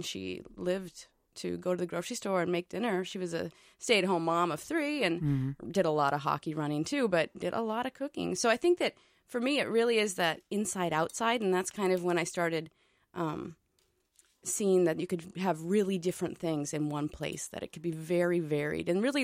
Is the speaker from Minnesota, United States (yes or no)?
yes; Park Rapids, Minnesota, United States; But no, I think what's interesting about growing up in Park Rapids, honestly, is that it is, when you drive in, it's, you meet this potato factory